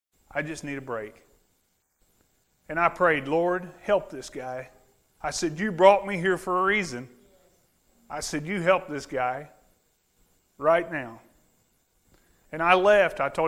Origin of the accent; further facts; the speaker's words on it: Alto Pass, Illinois, United States; I grew up in Alto Pass.